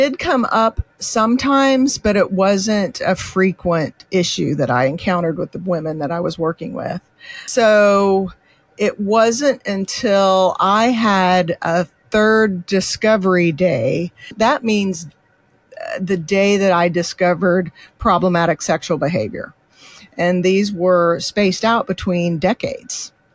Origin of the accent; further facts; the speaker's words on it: Indianapolis, Indiana, United States; I was born and raised near Indianapolis, Indiana, in the United States, which is Midwest.